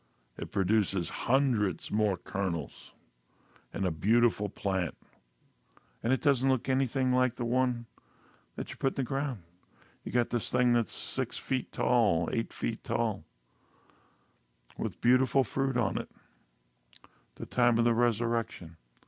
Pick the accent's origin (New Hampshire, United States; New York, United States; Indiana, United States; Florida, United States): New York, United States; Queens; just because I'm a kid from Queens that had concrete around me all the time, I can still understand this.